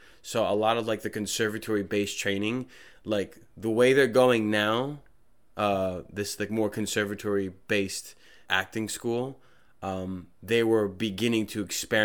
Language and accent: English; Trenton, New Jersey, United States; Went to Mercer County Community College in Trenton, where I'm from. I'm originally from Trenton, New Jersey.